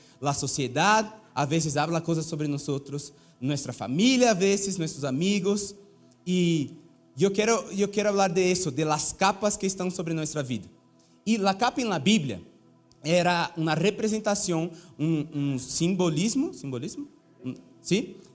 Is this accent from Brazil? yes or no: yes; Brazil; Spanish is a second language; Soy de Brasil. Por eso ese acento súper chévere. Por eso, solo por eso.